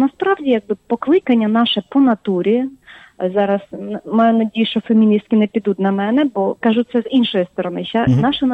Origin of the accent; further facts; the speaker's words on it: Armenia; у мене я з Вірменії, то дуже така патріархальна країна, так.